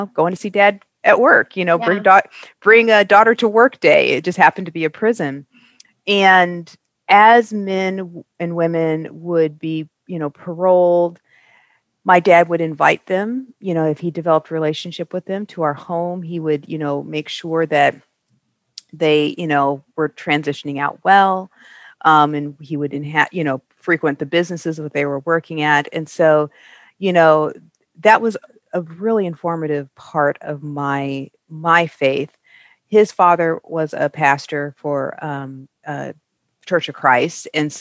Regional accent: Midwest, United States; I did not grow up in the South. I am a Midwesterner, so some of my terminologies will sound very farm country land.

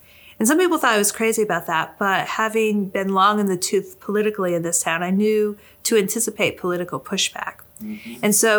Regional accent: Massachusetts, United States; Because I'm from Massachusetts.

